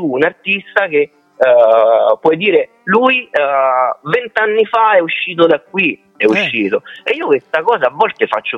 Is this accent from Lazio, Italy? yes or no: yes; Rome, Lazio, Italy; Io sono originario di Roma, sì, io sono nato e cresciuto a Roma in un quartiere periferico